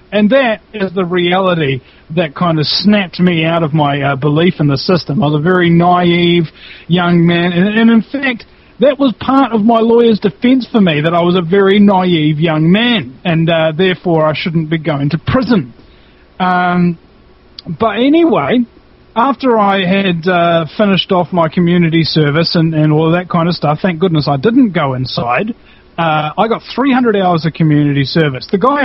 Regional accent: New Zealand; I'm a New Zealander

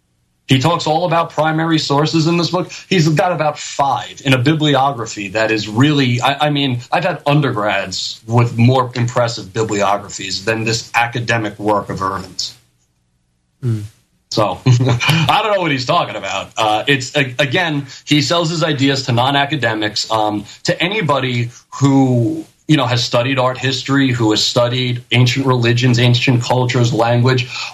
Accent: New York, United States; I talk kind of fast. I'm a guinea from New York. You'll have to excuse me.

